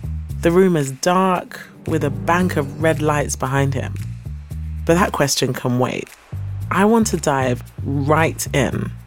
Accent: London, United Kingdom; Yes, born and raised in East London.

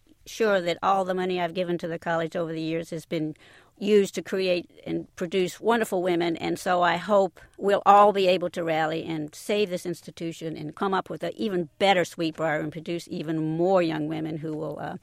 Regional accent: Columbus, Georgia, United States; Believe it or not, I grew up in Mayor Tomlinson's hometown of Columbus, Georgia.

